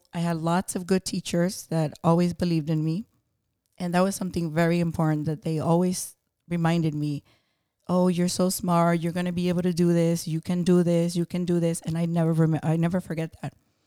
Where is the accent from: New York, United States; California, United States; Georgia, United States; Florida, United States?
Florida, United States; Fellsmere; I went to school in Fellsmere. So I'm so excited to be back in my hometown. This is where I went to school.